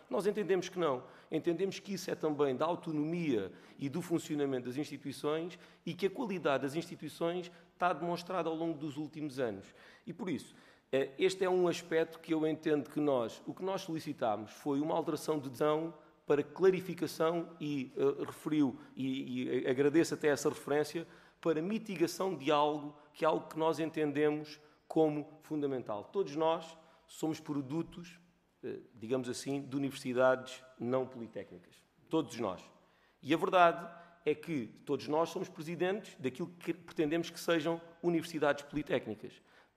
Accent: Portalegre, Portugal; Eu sou de Porto Alegre. É impossível vir a Lisboa com a periodicidade que temos que vir

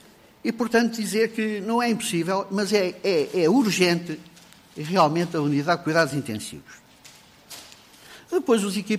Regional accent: Oeste, Portugal; nós somos do Oeste, estamos a defender o Oeste

